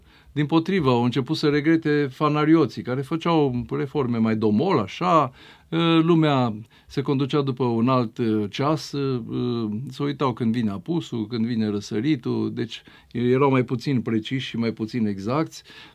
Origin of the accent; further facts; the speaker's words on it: Arad, Arad County, Romania; m-am născut și trăiesc în partea de vest a țării. De altfel, eu nici nu sunt tehnic vorbind transilvanean, ci sunt din Parțiu, Aradu fiind în afara Transilvaniei istorice.